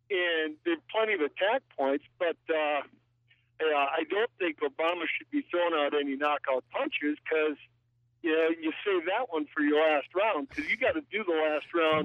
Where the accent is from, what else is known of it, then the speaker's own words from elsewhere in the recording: Wisconsin, United States; now in New York, United States; No, I'm actually in New York, but okay, I'm from Wisconsin.